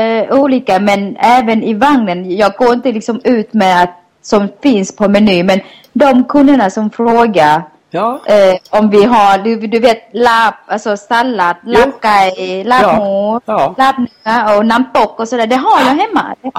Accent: Thailand; now in Sweden; Det är så som hemma i Thailand faktiskt.

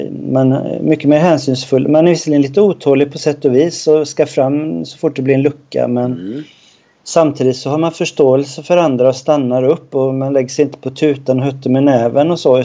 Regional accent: Malaysia; jag är uppvuxen med vänstertrafik i Malaysia.

